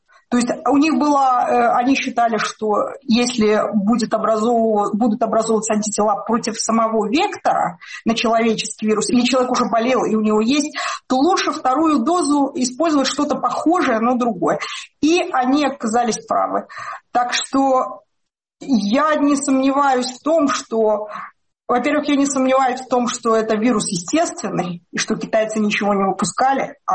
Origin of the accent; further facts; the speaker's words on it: United Kingdom; я как человек из Британии